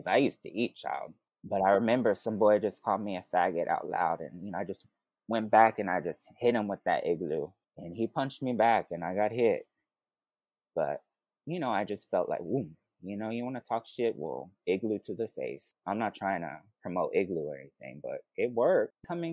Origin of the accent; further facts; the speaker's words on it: Texas, United States; Oh, yes. I mean, this was back in 2005. When I first realized I was gay was about 12.